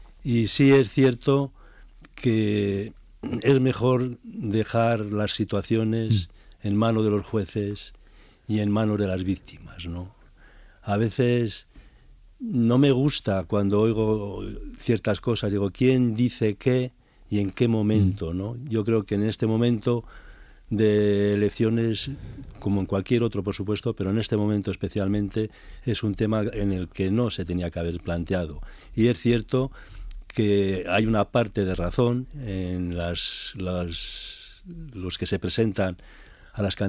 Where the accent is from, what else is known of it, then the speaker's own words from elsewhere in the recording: Sestao, Basque Country, Spain; yo vivía allí, yo soy nacido en el País Vasco y en Bilbao, en concretamente en Sestao, que es mi pueblo natal